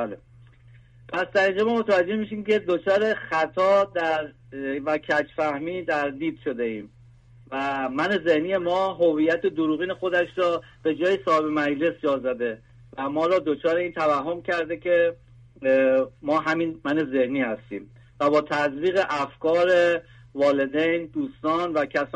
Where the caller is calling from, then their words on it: Canada; از کانادا هستم.